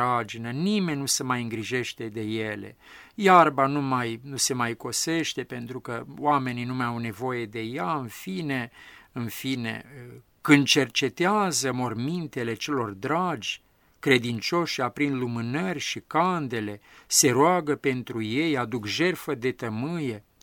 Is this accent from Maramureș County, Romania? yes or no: yes; Maramureș County, Romania; Mi-aduc aminte de pildă că la mine în sat, de unde sunt eu din Maramureș